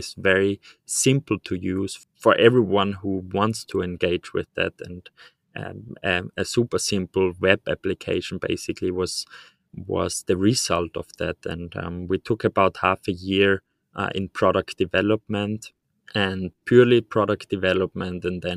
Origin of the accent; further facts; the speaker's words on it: Austria; English is a second language; I'm born and raised in Austria, not Australia, so we don't have kangaroos here. I'm still in my 20s, so 20 years old